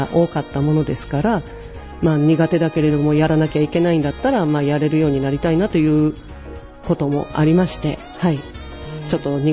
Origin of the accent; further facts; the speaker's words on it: Yokkaichi, Mie, Japan; 私は出身は三重です。